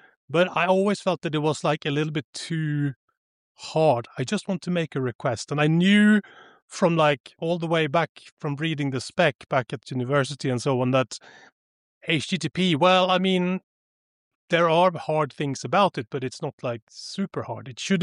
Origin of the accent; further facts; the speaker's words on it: Sweden; moved away as an adult; now in Barcelona, Spain; living in Barcelona. Emigrated because I can't stand Swedish winters. And I grew up in Sweden and sort of same height as Stockholm, but closer to Norway than to Stockholm. And then went to university up in North Sweden at Luleå.